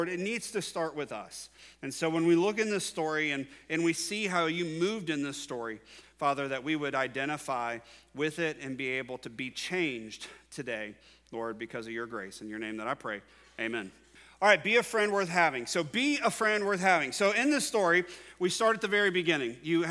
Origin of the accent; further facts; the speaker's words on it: Ross, Ohio, United States; But I am from Ross, Ohio. And I had the privilege of preaching in my hometown church for the first time 3 Sundays ago. So it was real special for me. I grew up there.